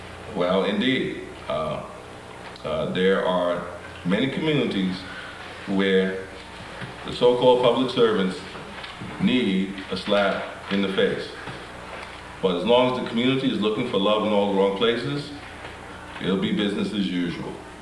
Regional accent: Brooklyn, New York, United States; growing up in Bedford-Stuyvesant, being taught as an African-American that my fate was on my face

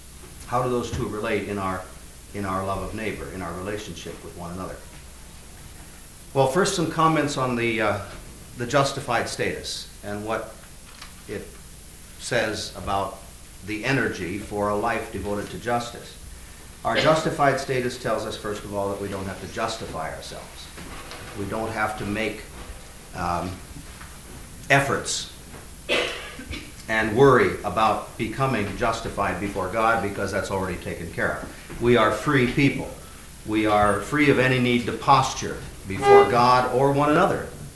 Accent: Iowa, United States; the story of a dying man that I heard when I was growing up in Iowa, German Lutheranism

